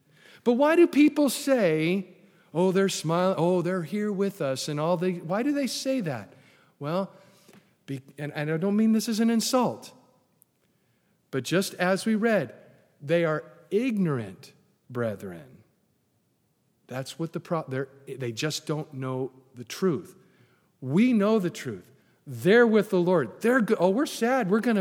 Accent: California, United States; now I'm from California. I don't know what barbecue really is.

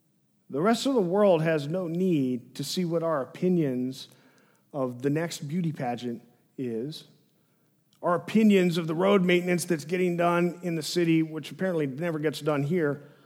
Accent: Little Rock, Arkansas, United States; I was raised in Little Rock Public Schools

